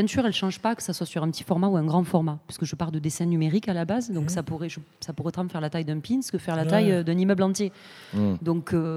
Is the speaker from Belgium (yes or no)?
no; south of France, France; now in Amsterdam, Netherlands; J'ai fait les Beaux-Arts de Montpellier, donc je suis originaire du sud de la France, sauf que je suis installée à Amsterdam depuis 7 ans.